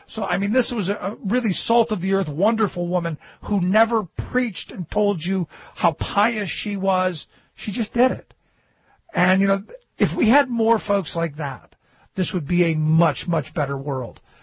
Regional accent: Cleveland, Ohio, United States; But while I was in Cleveland, and again, you know, I look at my hometown

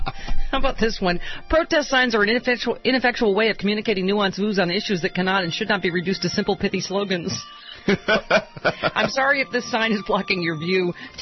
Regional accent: Buffalo, New York, United States; now in Los Angeles, United States; Yes, I grew up in Buffalo, for God's sakes.

